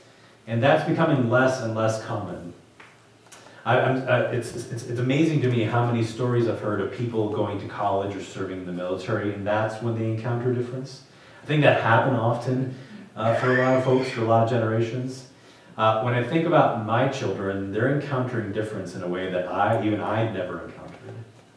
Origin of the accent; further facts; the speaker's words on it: Puerto Rico; moved away; also born or lived in Louisiana; I grew up in Puerto Rico, which meant I was born with U.S. citizenship. So when we moved from Puerto Rico to Louisiana, that was culturally complicated, but not legally complicated.